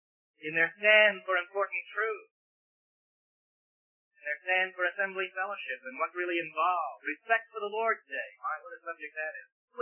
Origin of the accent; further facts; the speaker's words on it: Plymouth, Michigan, United States; I'm from Plymouth, Michigan.